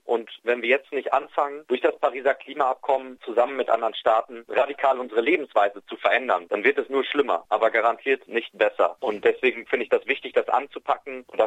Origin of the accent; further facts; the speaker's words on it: Esterfeld, Lower Saxony, Germany; Ich komme selber aus Esterfeld